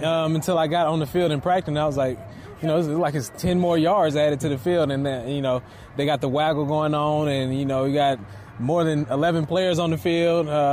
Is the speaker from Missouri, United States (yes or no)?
no; Asheville, North Carolina, United States; now in Atlanta, United States; Atlanta, Georgia. Yeah. That's where I live. I'm from Asheville, North Carolina. I'm in the mountains, so the cold weather don't bother me.